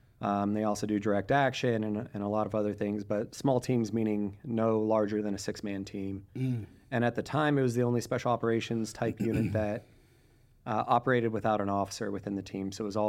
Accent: Park City, Utah, United States; So I grew up in Park City, Utah, had a phenomenal upbringing. There wasn't anything too crazy there, just a spoiled brat from Park City, Utah.

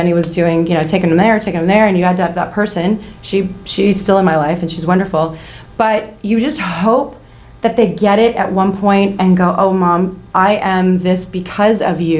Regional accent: Garden Grove, California, United States; Oh, yeah. You know, my dad was the mayor of our city when I was growing up. I grew up in Garden Grove.

